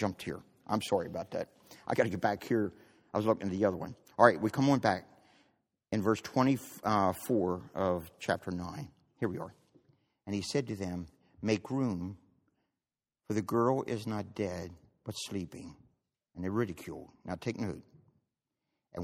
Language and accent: English; Maryland, United States; I was raised up in the Carroll County, Baltimore County area. And we were out in the country